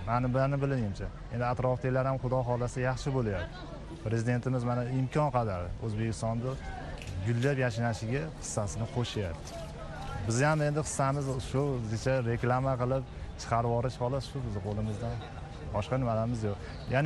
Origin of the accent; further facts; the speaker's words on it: Shohimardon, Fergana Region, Uzbekistan; Shohmardonda tug'ilib o'sganman. 30 yildan beri rasmchilik qilamiz shu yerlarda.